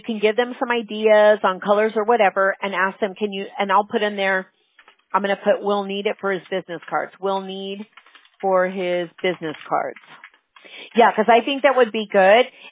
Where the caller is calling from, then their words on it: California, United States; I'm calling from California. We're on the West Coast.